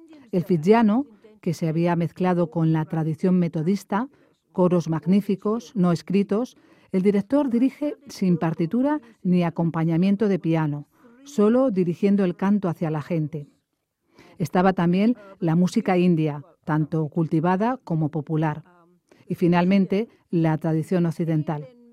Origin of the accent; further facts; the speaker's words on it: Northern Ireland, United Kingdom; Yo vengo de Irlanda del Norte, donde hay un habla hermosa y llena de ingenio.